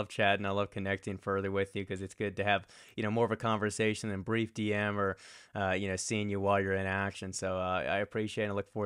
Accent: Richmond, Virginia, United States; now in Colorado Springs, United States; So I grew up in Richmond, Virginia, lived there for 20 years before moving out this way.

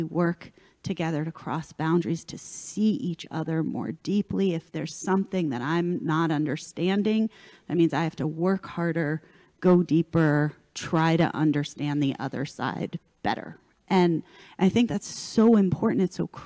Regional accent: Los Angeles, California, United States; You know, I grew up in Los Angeles over the hill from Rabbi Schulweis.

